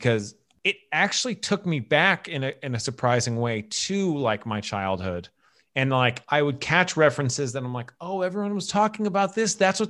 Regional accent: Staten Island, New York, United States; And I was always adverse, like I had an aversity to it because of growing up in Staten Island.

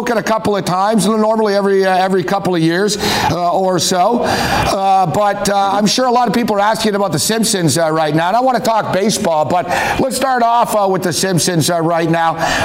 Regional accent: Montreal, Quebec, Canada; I grew up in Montreal.

